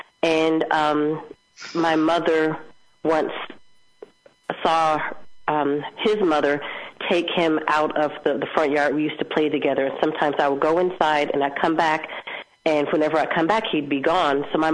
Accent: Flint, Michigan, United States; born there; also born or lived in Detroit, United States / Mercer Island, United States / Seattle, United States / Omaha, United States; I was born in Flint, Michigan, lived there for 3 weeks. My dad was working on his PhD, and after he got his PhD, we moved back to Detroit, and I was there for the first 5 years of my life.

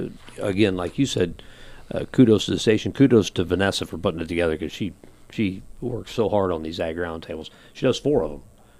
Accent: Kirkwood, United States; I grew up in Kirkwood, which is a rural community, pretty much an ag town, little ag village. I'm not even allowed to call it a town in here. It's the village. It's Village Kirkwood, officially.

